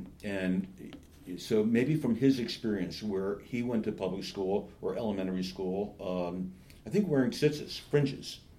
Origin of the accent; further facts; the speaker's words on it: Princeton, New Jersey, United States; growing up in Princeton, I would say, was very wonderful. I loved the fact that that my parents had moved from Brooklyn and sort of old school Jewish family